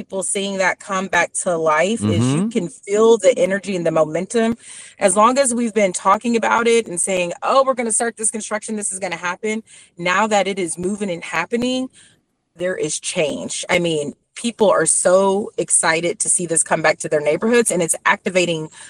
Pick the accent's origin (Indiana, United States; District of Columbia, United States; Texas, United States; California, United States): Texas, United States; Dallas; You know, being born and raised in Dallas, Cedar Crest Golf Course, so right across the bridge from South Dallas, it's just always been an important community to me.